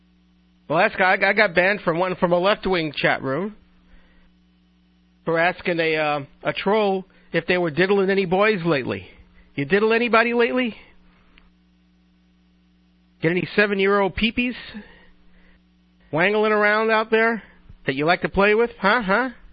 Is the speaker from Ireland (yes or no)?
no; Brooklyn, New York, United States; I said, listen, buddy, I'm from Brooklyn. We invented cursing.